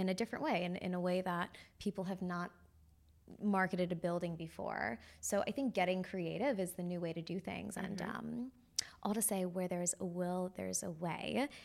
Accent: New York City, New York, United States; So I am a New Yorker. I was born in the Upper East Side.

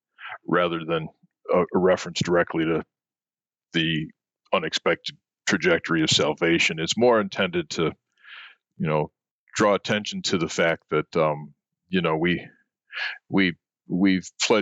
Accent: Joliet, Illinois, United States; Well, I grew up in the American Midwest, in a blue-collar town called Joliet, Illinois, which was only known for prisons when I was growing up.

